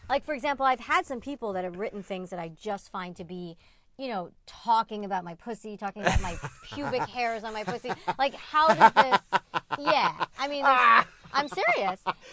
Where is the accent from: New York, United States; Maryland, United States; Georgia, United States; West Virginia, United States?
New York, United States; Brooklyn; shooting in Brooklyn, my hometown, like so excited.